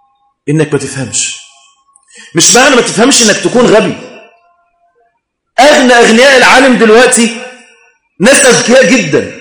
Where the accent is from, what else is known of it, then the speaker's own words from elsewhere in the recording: Mansoura, Dakahlia, Egypt; عندنا في المنصورة هنا اتقلب لوفاته